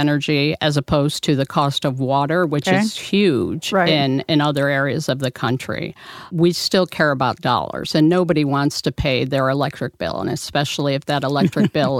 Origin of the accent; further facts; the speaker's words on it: Syracuse, New York, United States; also born or lived in Florida; now in St. Louis, United States; Well, originally I'm from New York, upstate in Syracuse area. And after that, I moved to Florida for 5 years.